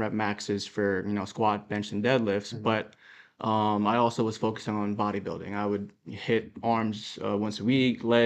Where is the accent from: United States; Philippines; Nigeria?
Philippines; moved away; since I moved from the Philippines, I've been here all my whole life.